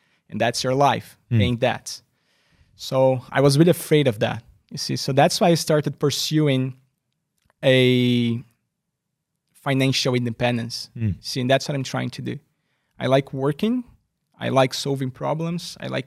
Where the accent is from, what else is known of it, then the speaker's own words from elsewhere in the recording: Brazil; I was born in Brazil, I didn't tell anybody that yet, but I was born in Brazil and Brazilian.